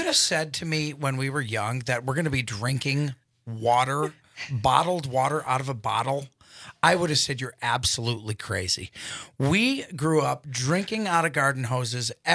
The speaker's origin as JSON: {"language": "English", "country": "France", "accent": "French", "said": "Hey, don't get on me for pronouncing it with my French accent, okay?"}